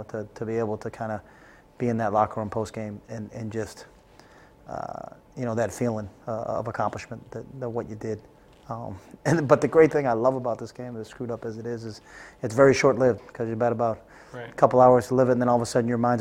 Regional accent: New England, United States; or the Patriots because I'm from New England

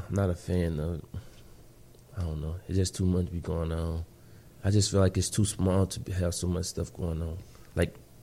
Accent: Louisiana, United States; I'm not a big fan of New Orleans or anything. No offense to my home state.

